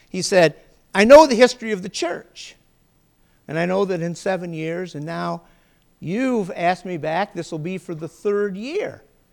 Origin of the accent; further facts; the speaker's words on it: Ohio, United States; Now, I'm from Ohio, and before I came out here, I had not even seen a bean.